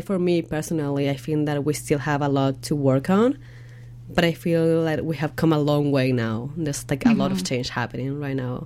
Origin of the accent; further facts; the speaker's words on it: Argentina; English is a second language; I'm 25 now, so. And again, growing up in Argentina, social media wasn't really a thing back at the time, too.